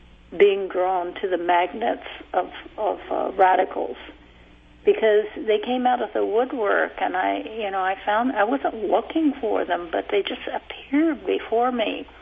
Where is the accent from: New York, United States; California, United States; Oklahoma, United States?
Oklahoma, United States; I call the first chapter in my memoir of growing up in Oklahoma, Red Diaper Baby with a question mark